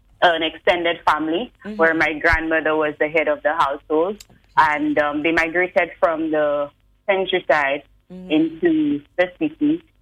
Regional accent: Castries, Castries Quarter, St. Lucia; But I am from the community of Castries. I was born on Leslie Land Road. Then I moved to Riverside Road and then Marsha, where I spent almost 16 years of my life.

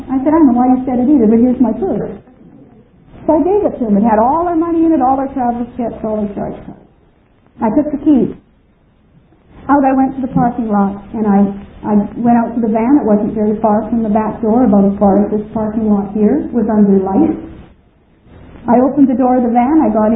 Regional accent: Canada; I'm from Canada. I don't know nothing about martinis and violets. And, you know, some of you others, maybe you're more used to it, but I come from a small town nestled in the mountains where nobody even bothers to lock their doors hardly.

